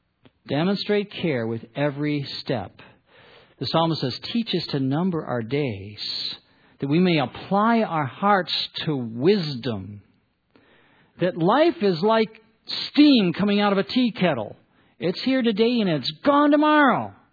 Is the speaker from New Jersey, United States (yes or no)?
no; Detroit, Michigan, United States; I grew up in Detroit. My dad designed cars.